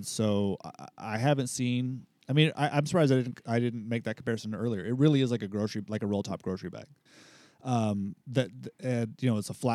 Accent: San Luis Obispo, California, United States; because I grew up in the San Luis Obispo area

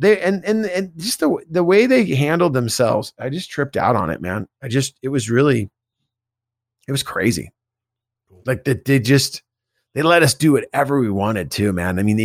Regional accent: California, United States; it meant more to me to be on that tour because of growing up in the Bay Area.

